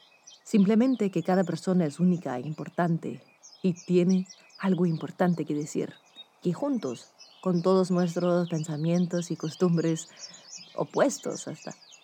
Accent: United States; Spanish is a second language; Tom y yo somos gringos.

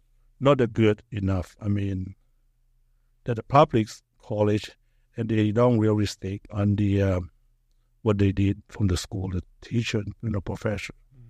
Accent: Myanmar; now in United States; before I came to the United States, I was in Burma. Yeah. So I came out from Burma in 2009 in March, first week March, probably. And then I was sick, and then I ran out from Burma in Rangoon

